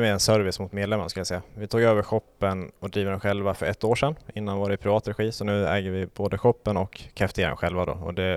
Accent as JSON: {"language": "Swedish", "town": "Falun", "region": "Dalarna County", "country": "Sweden", "said": "Jag är från Falun, exakt."}